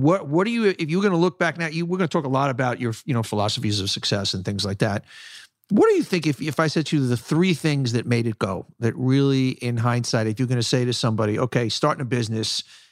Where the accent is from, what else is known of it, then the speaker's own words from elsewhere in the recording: Hollis Hills, New York, United States; I grew up in Hollis Hills. I grew up on 212th Street and 85th Avenue.